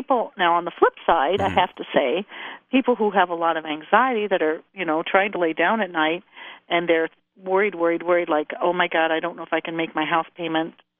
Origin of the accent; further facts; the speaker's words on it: Midwest, United States; I'm cheap. I'm from the Midwest.